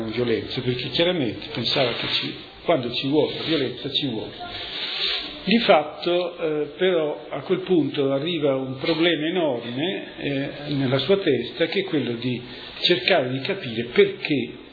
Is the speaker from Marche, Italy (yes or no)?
yes; Senigallia, Marche, Italy; moved away as an adult; also born or lived in Rimini / Pisa / Naples; abitavo a Senigallia fino a 24 anni, fino a quando sono andato all'Università a Pisa a studiare, e poi sono nato a Rimini, quindi sono qui nei dintorni